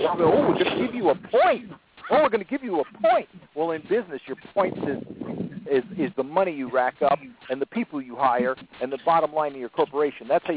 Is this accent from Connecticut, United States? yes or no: yes; Connecticut, United States; And I walked it all as a kid, too, 308 miles of roads in my hometown. And I knew all those roads, and I knew half the state of Connecticut.